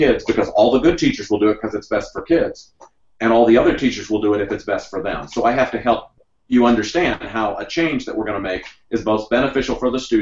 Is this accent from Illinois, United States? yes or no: no; Missouri, United States; I come from Missouri, where a state where Washington has an R.